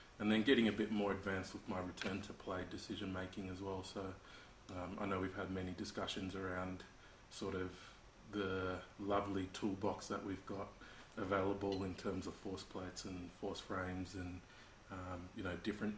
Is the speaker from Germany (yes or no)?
no; Sydney, New South Wales, Australia; also born or lived in Zimbabwe; now in Melbourne, Australia; I was born in Zimbabwe, came here when I was younger, so grew up in Sydney, now obviously working in Melbourne.